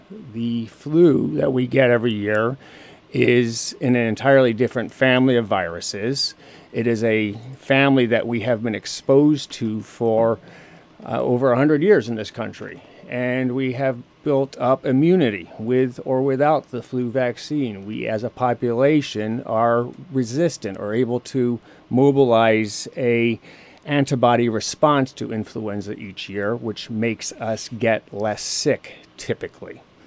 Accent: Boonville, United States; I grew up outside of Boonville with my folks and three siblings. I lived here until the mid-80s when I left for college and training and school, and I moved back here about 5 years ago

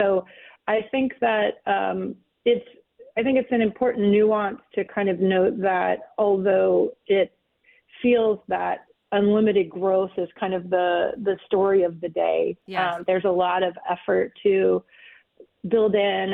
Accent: Tennessee, United States; I didn't grow up there. I grew up in East Tennessee, and my heart is definitely with people in Western North Carolina right now

